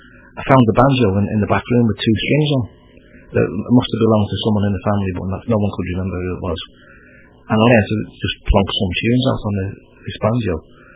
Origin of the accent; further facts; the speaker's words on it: Edinburgh, Scotland, United Kingdom; I was brought up in Edinburgh, but every year we'd come back to my mother's side of the family, the Scousers and Irish, and my dad's side is from Edinburgh and the Isle of Skye.